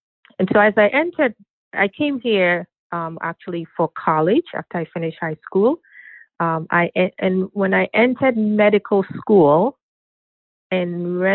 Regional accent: Ghana; now in United States; In addition to growing up in Ghana, which is quite different, right, from the U.S.

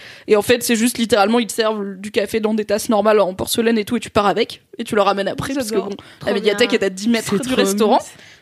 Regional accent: South-East, France; moi, j'aime bien les petites villes, notamment du sud-est, puisque c'est là où j'ai grandi.

